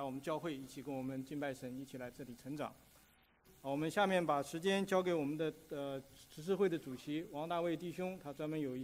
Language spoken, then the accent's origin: Chinese; Shanghai, China; 我也是上海来的，我大概也没有口音了。